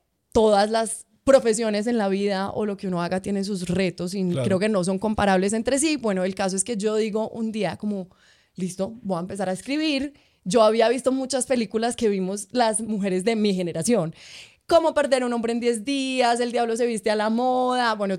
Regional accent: Manizales, Caldas, Colombia; Y soy de Manizales, de una ciudad pequeña o intermedia, no pequeña.

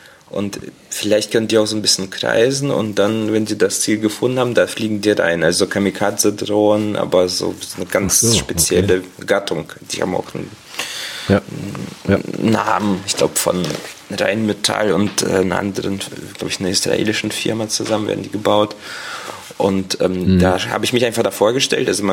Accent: Dortmund, North Rhine-Westphalia, Germany; ich komme irgendwie hier aus Dortmund, Nordstadt

